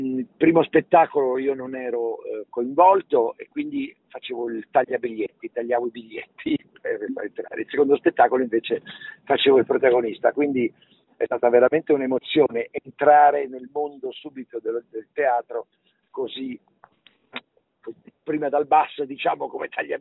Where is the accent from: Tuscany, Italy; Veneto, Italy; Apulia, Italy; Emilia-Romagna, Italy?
Tuscany, Italy; Florence; Firenze è la mia patria, la mia seconda patria, non sono nato a Firenze, però la reputo la città importantissima per la mia vita, la mia carriera, ho fatto tutto lì, insomma, sono cresciuto lì